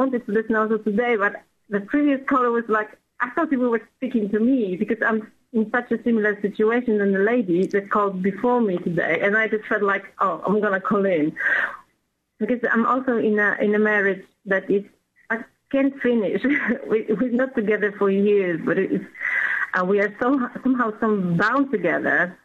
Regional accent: Poland; He's from Brazil, I'm from Poland.

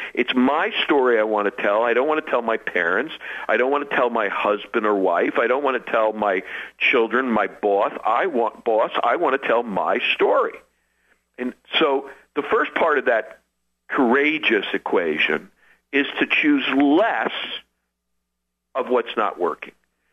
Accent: New York, United States; I grew up Jewish in New York City, and I love bagels

